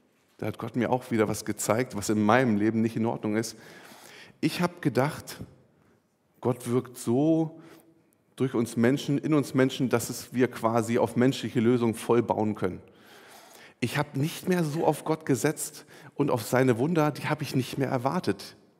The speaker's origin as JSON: {"language": "German", "country": "Germany", "said": "So als Deutscher habe ich ja so gewisse Privilegien"}